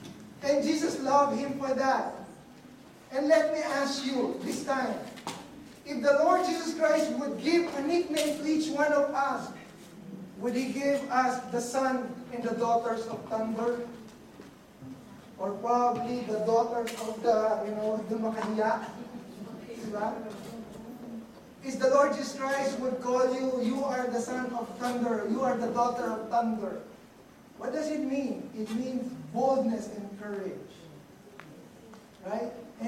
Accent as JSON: {"language": "English", "country": "Philippines", "first_language": "tl", "second_language": "English", "said": "You know, let me say this in my native tongue."}